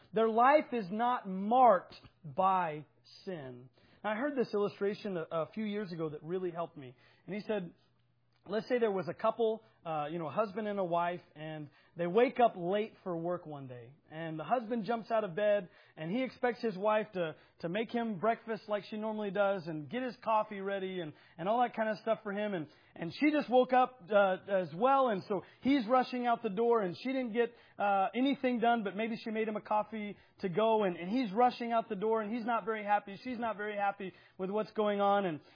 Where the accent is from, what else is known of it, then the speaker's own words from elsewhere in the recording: Oklahoma, United States; All right, yeah, I'm from Oklahoma. We don't even know, so we just make up stuff.